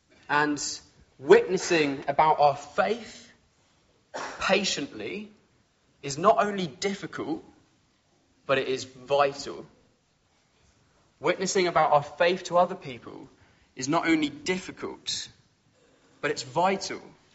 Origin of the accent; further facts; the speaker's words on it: United Kingdom; I mean, we are British, so we're quite good at waiting in line for things